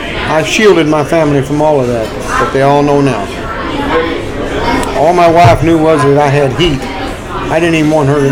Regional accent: Texas, United States; I was from Texas.

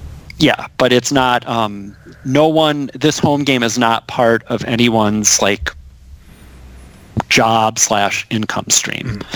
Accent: Minnesota, United States; Well, I'm from Minnesota. Good. We like our passive aggressiveness, so.

